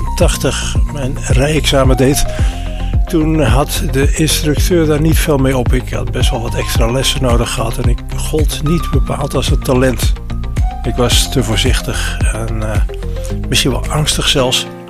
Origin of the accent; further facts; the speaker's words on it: Assen, Drenthe, Netherlands; ja, ik ben oorspronkelijk uit Assen, maar ik heb daar niet lang gewoond.